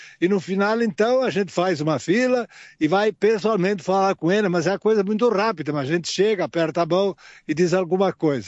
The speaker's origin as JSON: {"language": "Portuguese", "town": "Porto Alegre", "region": "Rio Grande do Sul", "country": "Brazil", "said": "E eu sou de Porto Alegre, lá pertinho de Buenos Aires."}